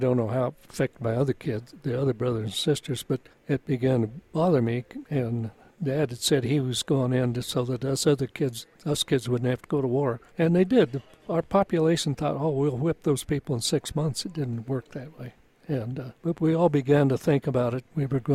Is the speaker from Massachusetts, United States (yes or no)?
yes; Holyoke, Massachusetts, United States; we had lost 3 kids off my hometown of Holyoke on the Arizona.